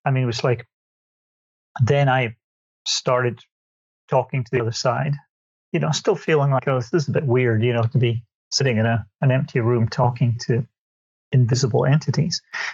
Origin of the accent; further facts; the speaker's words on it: Scotland, United Kingdom; moved away as an adult; also born or lived in London; now in United States; I used to live in the UK. I was from Scotland, and I lived in London for 15 years.